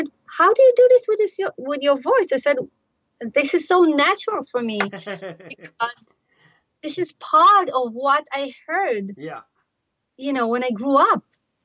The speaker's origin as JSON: {"language": "English", "country": "Israel", "said": "You know, I come from Israel, which is in the heat of the Middle East, this tiny country surrounded by a lot of Arab countries."}